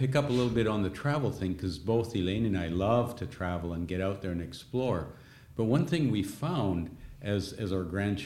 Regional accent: British Columbia, Canada; now in Winnipeg, Canada; we grew up in British Columbia, they grew up here in Winnipeg.

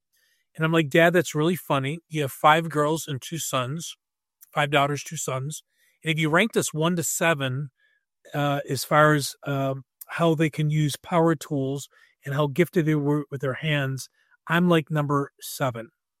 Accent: Buffalo, New York, United States; moved away as an adult; also born or lived in Tupelo, Mississippi; You know, I grew up in Buffalo, New York, and joined a building material corporation, and they promoted me to a senior position. I moved to Tupelo, Mississippi with my wife, and at the point, three kids.

